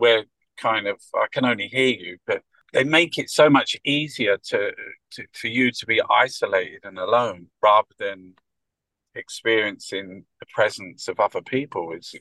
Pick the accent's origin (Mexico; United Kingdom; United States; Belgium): United Kingdom; Peckham, London; I'm from Peckham, Camberwell, southeast London.